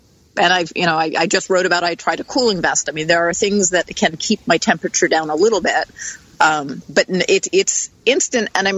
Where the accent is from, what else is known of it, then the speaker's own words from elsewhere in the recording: East Coast, United States; I grew up on the East Coast.